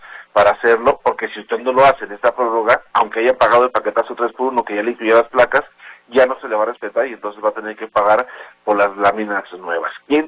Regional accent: Mexico; Mira, como buen mexicano, me hace de todo

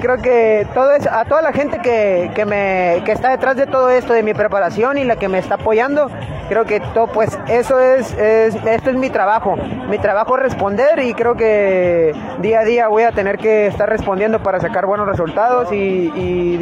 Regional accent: Los Cabos, Baja California Sur, Mexico; De Los Cabos.

